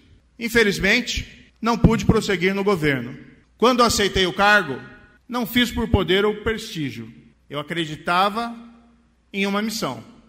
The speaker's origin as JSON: {"language": "Portuguese", "country": "Brazil", "said": "Podemos até divergir em alguns pontos, mas nós temos, como brasileiros, mais pontos em comum do que diferenças."}